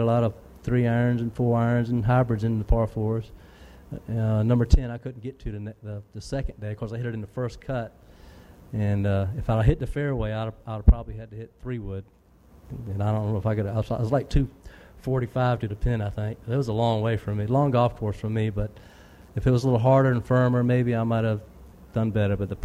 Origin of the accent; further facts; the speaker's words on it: the South, United States; I love the heat because I'm from the South, and the heat doesn't bother me.